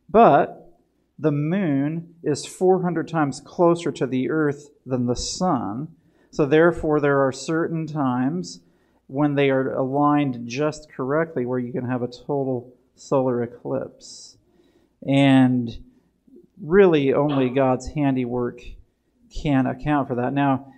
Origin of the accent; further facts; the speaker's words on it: Portland, Tennessee, United States; We went back in 2017 to the eclipse to where I grew up in Portland, where Highland Academy is, because I wanted to be somewhere familiar.